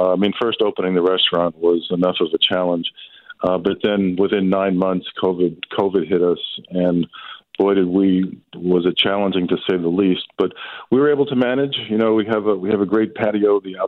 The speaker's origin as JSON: {"language": "English", "town": "New York City", "region": "New York", "country": "United States", "tie": "born or raised there", "lives_now": "Chicago, United States", "said": "I grew up in New York City, and I had a slice a day habit back in New York. And when I got to Chicago, as much as I love Chicago pizza, it was not on every corner like I was used to."}